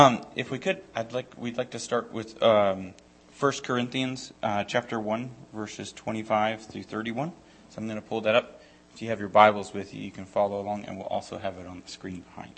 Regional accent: Madison County, Virginia, United States; So I grew up in Virginia, about 2 hours north of here in Madison County, Virginia.

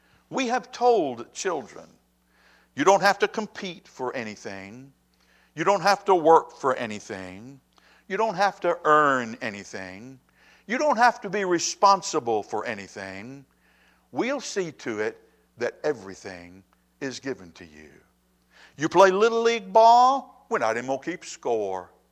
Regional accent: Lynchburg, Virginia, United States; When Becky and I were growing up in Lynchburg, one of the things that we always said as kids, particularly in high school, can't wait till we graduate from high school so that we can get out of this podunk city where there's nothing ever to do.

